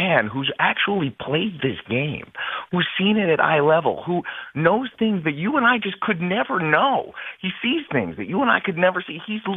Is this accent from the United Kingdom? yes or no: no; Cheltenham, Pennsylvania, United States; now in New York City, United States; I'm calling actually from New York City, Manhattan. I grew up in Cheltenham in Philadelphia.